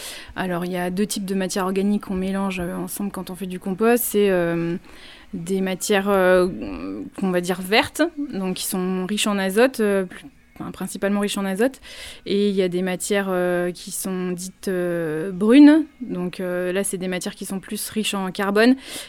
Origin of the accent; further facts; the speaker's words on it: Compiègne, Hauts-de-France, France; À l'origine, je suis compiénoise, donc j'ai toujours grandi... Enfin, je suis compiénoise. Je viens de la région de Compiègne, j'ai grandi à la campagne, dans un bled de 600 habitants. Donc j'ai toujours été au contact de la nature.